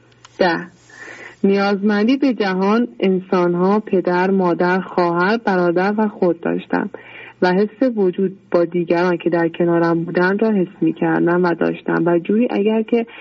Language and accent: Persian; Iran; چرا در ایران به دنیا آمدم و بزرگ شدم و چرا دین من مسلمان شده است.